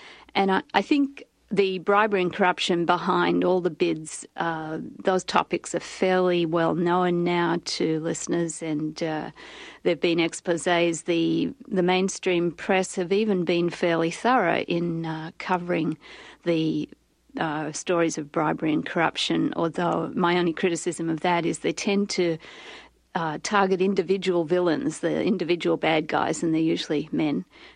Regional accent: Sydney, New South Wales, Australia; Yes, I was born and raised in Sydney.

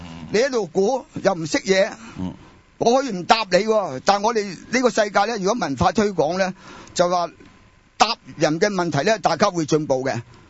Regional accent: China; 因为有啲国家咧整咗啲不同嘅游戏咧俾我哋中国人啲外边嘅人玩嘅

